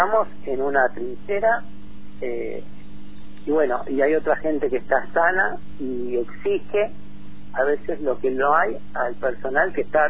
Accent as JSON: {"language": "Spanish", "country": "Argentina", "said": "como argentinos la única opción que tenemos es que uno cuidemos al otro."}